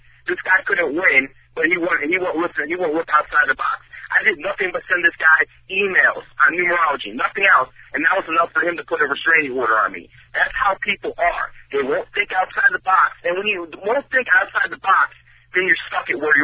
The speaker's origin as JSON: {"language": "English", "town": "Cleveland", "region": "Ohio", "country": "United States", "tie": "born or raised there", "said": "I decided to go to my hometown sports teams, the Cleveland Indians, the Cleveland Browns, and the Cleveland Cavs"}